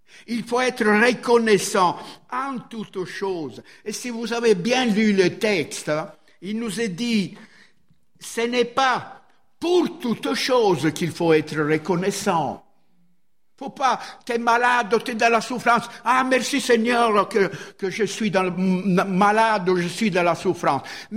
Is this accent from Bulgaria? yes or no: no; Italy; Vous êtes français, moi je suis italien